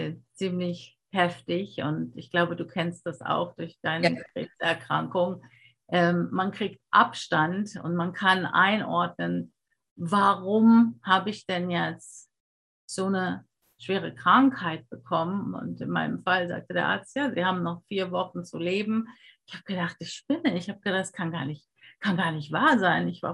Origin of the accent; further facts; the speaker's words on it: Germany; moved away as an adult; Ich bin ja auch in Deutschland groß geworden und habe da lange gelebt, fast 40 Jahre, die ersten 40 Jahre.